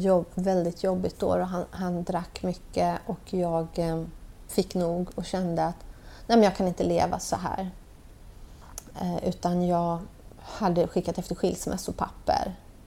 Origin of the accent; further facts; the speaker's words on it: Orust, Västra Götaland County, Sweden; also born or lived in Stockholm; Vi bodde på Orust, Henon. Där vi hade hamnat där. Vi var födda i Stockholm, bodde barnhem i Stockholm. Men sen då hamnade på Orust. Det första hemmet var i Klevedal, Orust, som vi bodde.